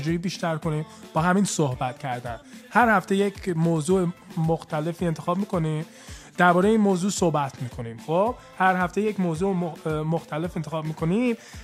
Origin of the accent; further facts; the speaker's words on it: United States; Persian is a second language; دورگه هستم، یعنی پدرم ایرونی، مادرم هم سیاه پوست آمریکایی هستش، من خودم متولد اینجا هستم، یعنی آمریکا هستم، تو اینجا هم بزرگ شدم